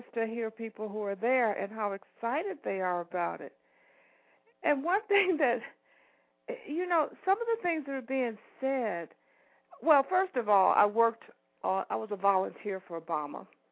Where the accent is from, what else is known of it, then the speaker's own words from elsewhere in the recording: Chicago, Illinois, United States; Yeah, I'm from Chicago.